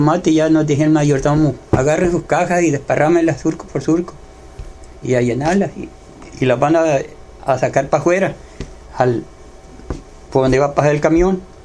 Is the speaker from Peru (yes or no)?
no; Acaponeta, Nayarit, Mexico; born there; Porque yo fui nacido en la Caponeta